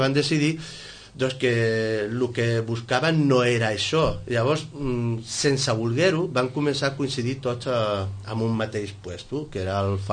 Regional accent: Vilanova i la Geltrú, Catalonia, Spain; also born or lived in Sitges; jo he viscut 10 anys aquí a Sitges, per relacions personals vaig tornar a Vilanova, a la meva ciutat natal, tot i que sempre he estat molt lligat a Sitges.

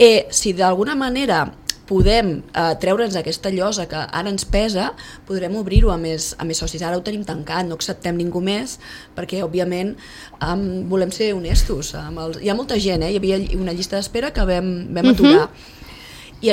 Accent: Sitges, Catalonia, Spain; el 60% som de Sitges. Som gent com jo, ja ho veus.

